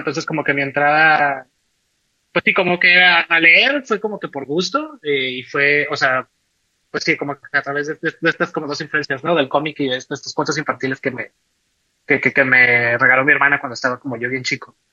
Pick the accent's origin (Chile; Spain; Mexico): Mexico; Parral, Chihuahua; moved away as an adult; now in Guadalajara, Mexico; Yo soy de Chihuahua, en particular de Parral, Chihuahua. Me vine aquí a Guadalajara, tengo ya 12 años, me vine a terminar, bueno, no a terminar, a hacer la carrera